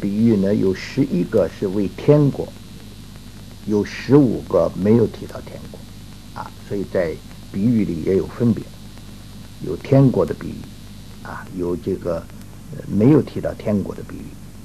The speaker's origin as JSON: {"language": "Chinese", "country": "China", "said": "我们中国人讲买一块地有这个文书啊，有这个地契，"}